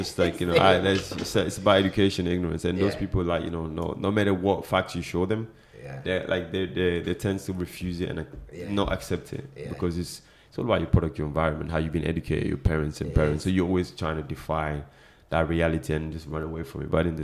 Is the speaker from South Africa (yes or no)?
no; Senegal; Because she's from Ghana, I'm from Senegal.